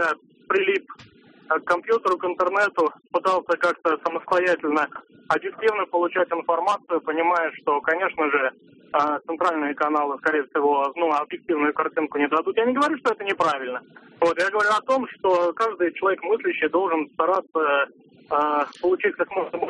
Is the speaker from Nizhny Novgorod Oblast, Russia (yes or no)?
no; Moscow, Russia; Я москвич.